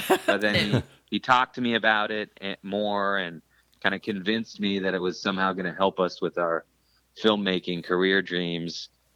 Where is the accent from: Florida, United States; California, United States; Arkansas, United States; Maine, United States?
California, United States; Merced; but in my hometown where I grew up, which is Merced, it was the thing to do on weekends.